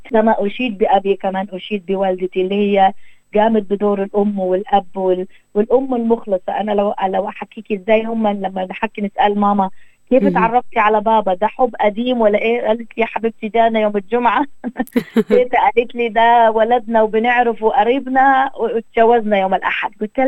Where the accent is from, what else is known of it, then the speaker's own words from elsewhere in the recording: Sudan; now in Australia; واحد منه جاء عندنا في السودان واللي احنا جينا منه